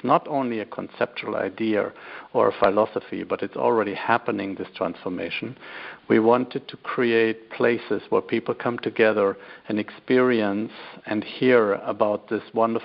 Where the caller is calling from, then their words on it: Munich, Bavaria, Germany; Well, I'm currently in Munich. It's a little bit after 6 p.m. in the evening